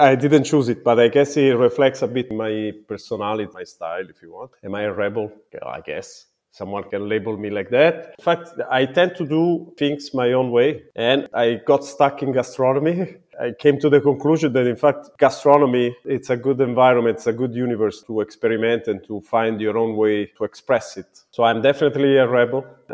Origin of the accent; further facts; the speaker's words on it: Milan, Lombardy, Italy; now in Geneva, Switzerland; My father is originally from Alexandria in Egypt, and my mother was from Caserta. I'm from Milano, hence … I'm 43 next month. I'm a chef. And I live in Geneva, and it's already 7 years that I'm here.